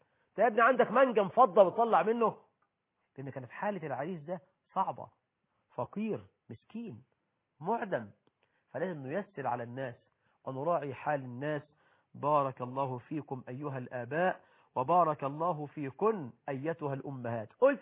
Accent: Egypt; عندنا في مصر 12 مليون بنت عانس عدت 35 سنه بسبب هذه العقول الجامده.

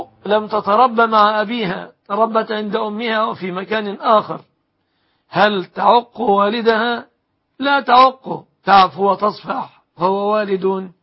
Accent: Egypt; أسأل الله أن يحفظ بلادنا مصر آمنة مطمئنة

